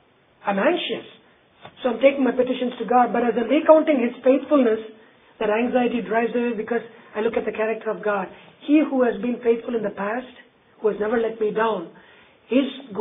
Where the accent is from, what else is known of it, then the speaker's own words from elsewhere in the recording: India; I remember growing up in India.